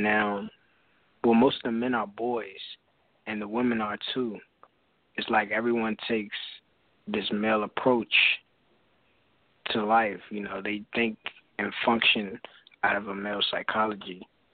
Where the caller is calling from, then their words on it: Washington, District of Columbia, United States; I'm calling from out of Washington, D.C.